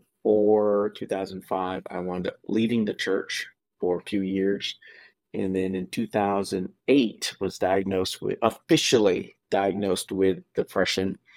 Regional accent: Oceanside, California, United States; I grew up in California, Oceanside, California, for 30 years.

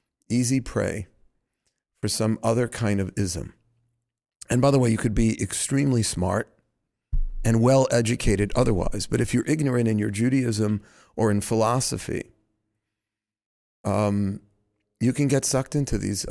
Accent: Queens, New York, United States; And I remember growing up in Queens, they used to have these Christian missionary groups walking around.

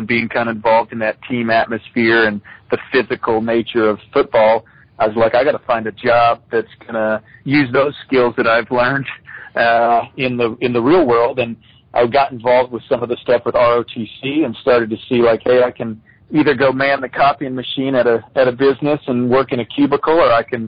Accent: Pittsburg, Kansas, United States; So I grew up in Pittsburgh, Kansas

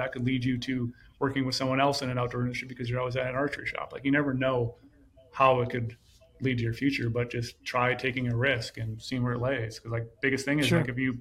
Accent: Minnesota, United States; And because I wasn't fortunate to grow up in the West. I grew up in Minnesota.

